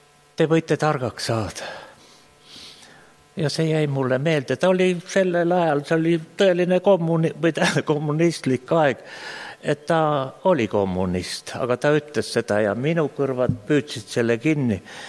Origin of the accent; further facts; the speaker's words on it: Jõgeva County, Estonia; ma olen palamuse lähedalt pärit